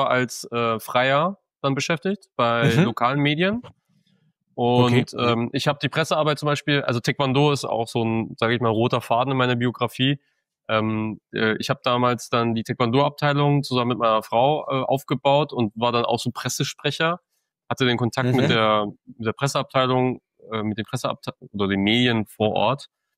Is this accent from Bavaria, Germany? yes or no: yes; Hof, Bavaria, Germany; tatsächlich bei der Tageszeitung in meiner Heimatstadt Hof